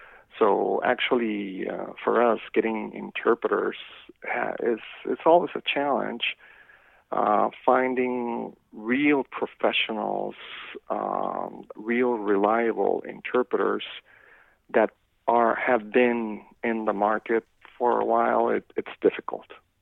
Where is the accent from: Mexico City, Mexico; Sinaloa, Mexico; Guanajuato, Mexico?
Mexico City, Mexico; now in Oregon, United States; I'm from Mexico City, and I've been working as a freelance interpreter since 1998. So I've been at this for a bit of a while. I've been working here in Oregon since 2006